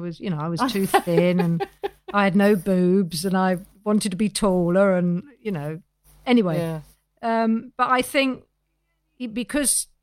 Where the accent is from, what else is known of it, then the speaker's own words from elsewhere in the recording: Neasden, London, United Kingdom; You know, I was 17 years old. I was from Neasden.